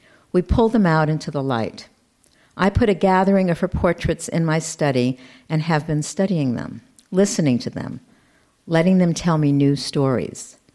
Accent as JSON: {"language": "English", "town": "Berkeley", "region": "California", "country": "United States", "tie": "born there", "said": "And that's the home that I was brought to as a baby. I was born in Berkeley, and that was her home in Berkeley when they finally got to America."}